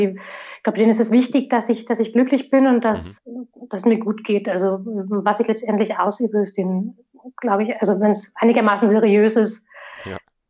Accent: Berlin, Germany; now in Linz, Austria; Ich bin ursprünglich aus Berlin aufgewachsen und geboren dort und bin vor 12 Jahren nach Linz gekommen.

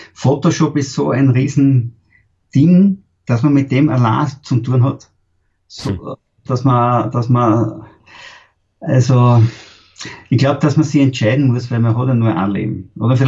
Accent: Upper Austria, Austria; wir haben in der Steiermark einen Workshop und bei uns in Oberösterreich einmal

